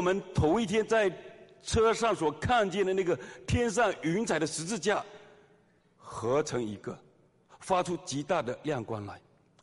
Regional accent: Fujian, China; moved away as an adult; 我从小在福建的农村长大

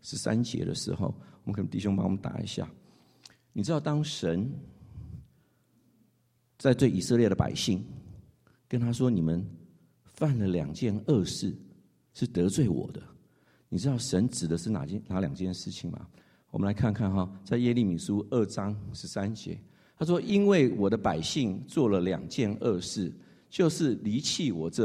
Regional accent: New York, United States; 我是从纽约来的

